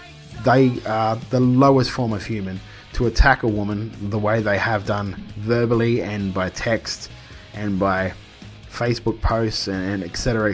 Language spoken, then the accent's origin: English; Queensland, Australia; In my hometown, or my home city of Queensland, state of Queensland, what am I doing?